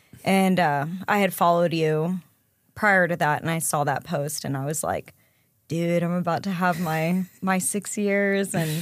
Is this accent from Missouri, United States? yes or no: no; San Antonio, Texas, United States; So I grew up in San Antonio, born and raised there in Texas, had a really good childhood.